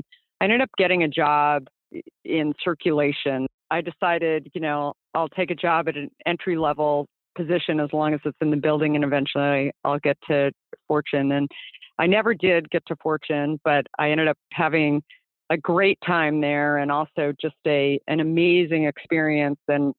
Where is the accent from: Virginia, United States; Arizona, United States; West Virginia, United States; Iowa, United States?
Arizona, United States; I grew up in Arizona, was a gymnast, and loved my experience at ASU